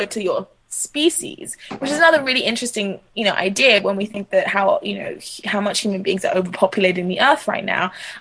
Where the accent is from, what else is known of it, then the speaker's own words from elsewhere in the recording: Accra, Greater Accra, Ghana; also born or lived in London, United Kingdom; I mean, I'm mixed race, I'm half Ghanaian, I grew up between there and between Accra and London, and I've always had a very clear understanding of myself as also an African